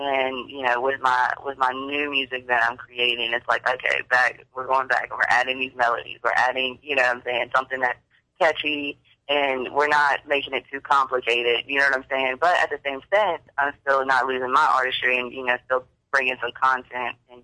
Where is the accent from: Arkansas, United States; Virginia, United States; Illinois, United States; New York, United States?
Virginia, United States; it helps me out because I'm from Virginia, so I'm definitely different from that.